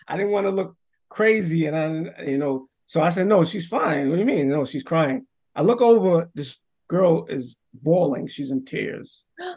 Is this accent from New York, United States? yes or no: yes; New York City, New York, United States; Another incident took place when I grew up in the Bronx, in Yankee Stadium over there.